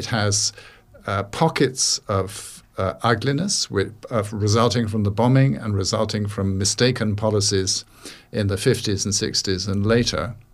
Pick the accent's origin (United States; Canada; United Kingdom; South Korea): United Kingdom; London; also born or lived in Asia; now in Bristol, United Kingdom; I've lived in Asia for 23 years before this and come back to Bristol, which wasn't my hometown. If I have a hometown in England, it's London probably.